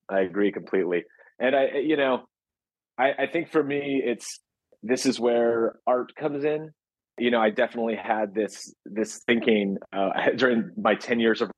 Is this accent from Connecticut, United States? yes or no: no; Ohio, United States; And I'm from Ohio, and I keep saying, like, the climate movement has to win Ohio